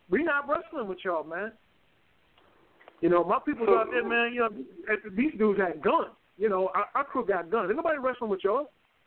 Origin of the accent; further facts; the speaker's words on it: Detroit, Michigan, United States; I'm from Detroit, man. I'm going home in one piece, man.